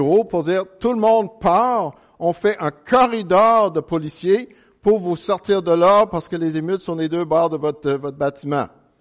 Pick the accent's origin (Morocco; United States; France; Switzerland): United States; Chicago, Illinois; now in Canada; Je suis né à Chicago. Et donc, je suis immigrant pour venir, on est venu au Canada en 83.